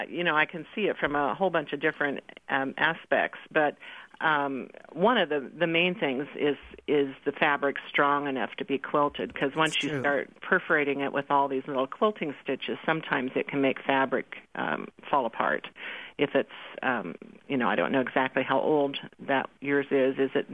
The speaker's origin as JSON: {"language": "English", "town": "Overbrook", "region": "Kansas", "country": "United States", "tie": "born or raised there", "said": "when we built a new church in my hometown of Overbrook, Kansas, and my mom went to work there"}